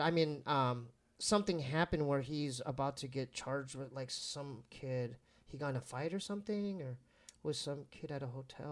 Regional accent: Poway, California, United States; No, I grew up in Poway.

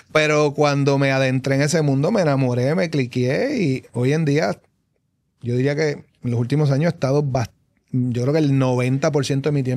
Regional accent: Vega Alta, Puerto Rico; esta figura, que es de mi pueblo de Vega Alta.

